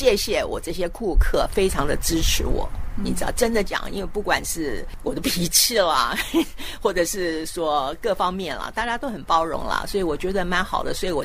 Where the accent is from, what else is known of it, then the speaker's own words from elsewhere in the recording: Taiwan; 我们台湾人就很鸡婆。